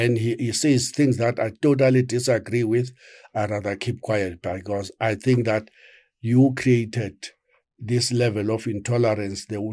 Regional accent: Eastern Cape, South Africa; And I know that this is a very sensitive issue because I'm coming from the Eastern Cape. People say that's a Xhosa complaining.

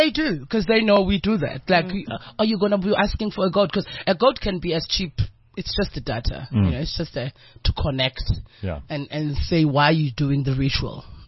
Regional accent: Mbangeni, KwaZulu-Natal, South Africa; We are from Mbangeni.

